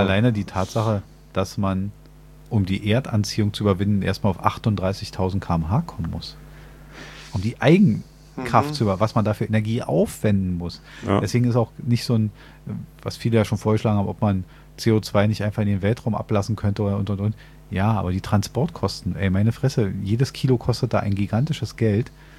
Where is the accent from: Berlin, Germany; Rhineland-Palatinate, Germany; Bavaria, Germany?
Berlin, Germany; Als Berliner wissen wir das sehr genau.